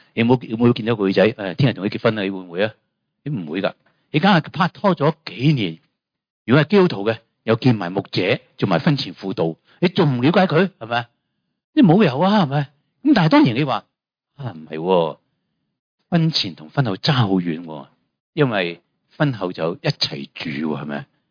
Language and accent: Cantonese; China; 我们中国人一个说话，相见好同住难。